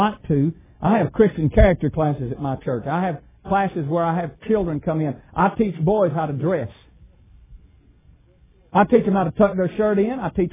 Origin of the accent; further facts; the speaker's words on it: Alabama, United States; When I grew up in Alabama, when Bear Bryant was big, I was taught that on the eighth day, God created the Crimson Tide.